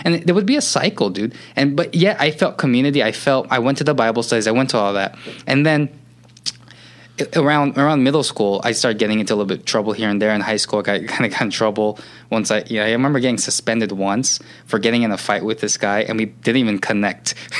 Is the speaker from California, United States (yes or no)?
yes; Gardena, California, United States; I grew up in Gardena.